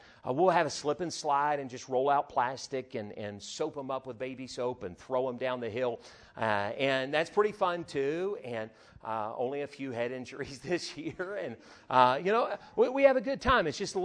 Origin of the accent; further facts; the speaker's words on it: West Virginia, United States; A few weeks ago, I'm from West Virginia, and we take our junior campers, and we have this little camp.